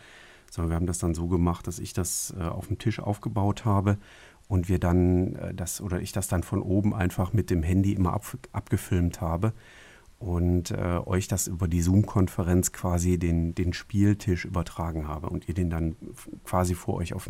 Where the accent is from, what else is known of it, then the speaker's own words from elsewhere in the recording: Herzogenrath, North Rhine-Westphalia, Germany; oh, das sind die Farben meiner Heimatstadt hier, Herzogenrath, spiele ich mal in Gelb-Rot.